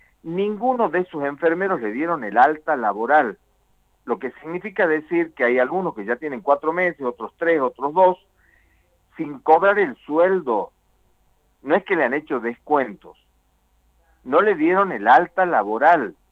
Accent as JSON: {"language": "Spanish", "country": "Argentina", "said": "Jujuy también existe, acá también somos argentinos"}